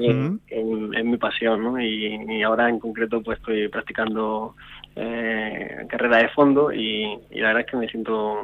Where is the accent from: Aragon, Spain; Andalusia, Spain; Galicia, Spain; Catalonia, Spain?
Andalusia, Spain; A mí me gusta muchísimo salir aquí en el entorno de mi pueblo, la Sierra de los Filabres.